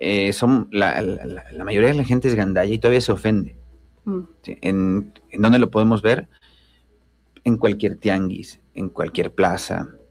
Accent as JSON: {"language": "Spanish", "country": "Mexico", "said": "Y México, no lo digo con orgullo, soy mexicano."}